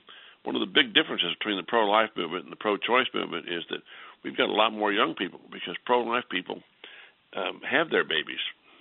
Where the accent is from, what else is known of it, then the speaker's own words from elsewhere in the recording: Houston, Texas, United States; which unfortunately is in my hometown of Houston, operated by Planned Parenthood.